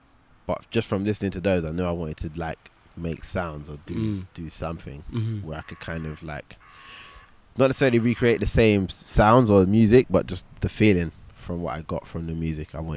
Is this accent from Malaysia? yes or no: no; Lewisham, London, United Kingdom; And I'm from Lewisham, so that's like the other side of London and that.